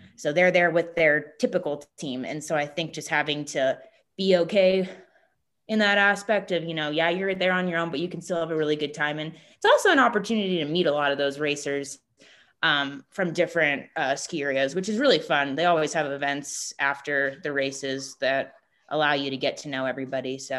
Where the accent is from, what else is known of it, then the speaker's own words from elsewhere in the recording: Flagstaff, Arizona, United States; Yeah, it was especially hard too growing up in Flagstaff because the soccer season in Arizona, as opposed to other states, is in the winter